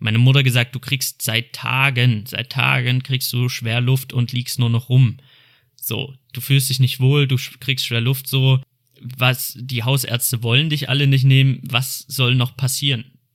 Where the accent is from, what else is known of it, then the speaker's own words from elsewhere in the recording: Cologne, North Rhine-Westphalia, Germany; ich komme aus Köln